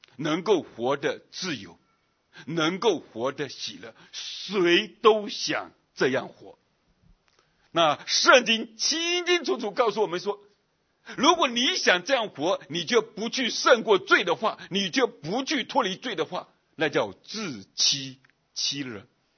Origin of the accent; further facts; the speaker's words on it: Fujian, China; 我回到福建老家农村哈